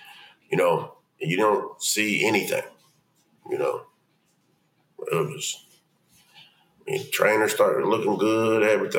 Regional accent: Ohio, United States; I'm from Ohio. I'm not sitting there watching Wisconsin football.

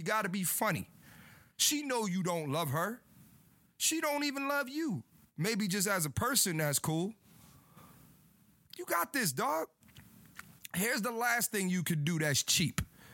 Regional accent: Philadelphia, Pennsylvania, United States; I'm born June 20th, 1987. I'm from Philly.

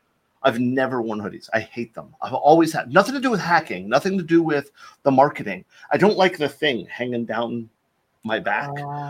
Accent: Florida, United States; Yeah. So I mean, I grew up in Florida. We didn't have that stuff.

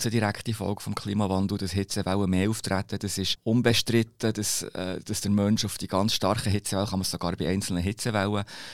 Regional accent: Bern, Switzerland; Ich muss sagen, ich bin Berner, ich gehe gerne in die Aare.

